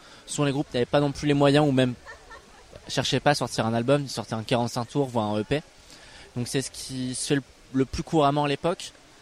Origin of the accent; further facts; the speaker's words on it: Lille, Hauts-de-France, France; Alors, donc moi, je suis de Lille